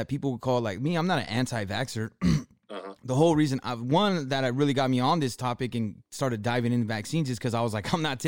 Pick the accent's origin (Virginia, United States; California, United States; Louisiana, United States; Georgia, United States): California, United States; That's because we're from Cali, though.